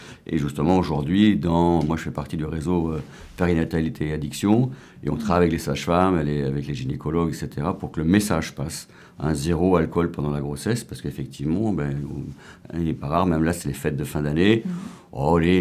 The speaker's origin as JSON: {"language": "French", "region": "Brittany", "country": "France", "said": "Moi, je suis breton, par exemple, et en Bretagne"}